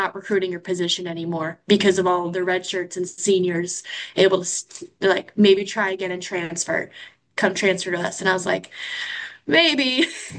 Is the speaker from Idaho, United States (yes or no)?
yes; Meridian, Idaho, United States; I'm from Meridian, Idaho. And so it's about a 21-hour drive from my home to Randall.